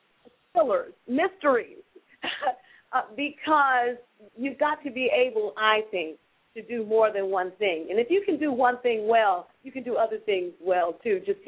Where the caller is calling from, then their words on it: Atlanta, Georgia, United States; I'm calling from Atlanta, Georgia.